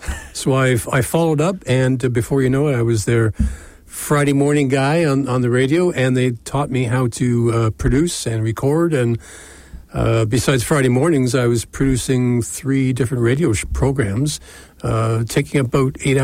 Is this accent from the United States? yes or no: no; Toronto, Ontario, Canada; I was born in Toronto. Always been a GTA guy. Born in Toronto, lived everywhere from East End, Scarborough guy.